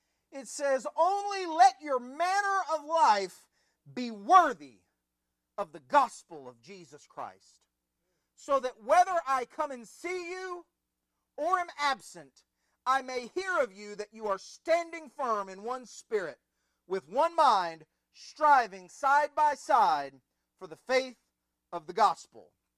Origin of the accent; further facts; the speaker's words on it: United States; But I'm from the United States, and in Colombia I said, I'm from the United States